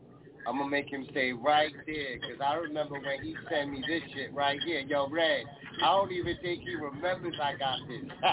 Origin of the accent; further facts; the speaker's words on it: New York, United States; I'm from New York. Nobody likes nobody.